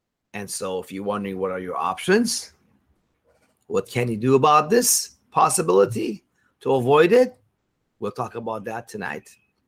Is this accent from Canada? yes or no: no; Iran; now in United States; You see, folks, I came from Iran, where we had no freedoms, no rights.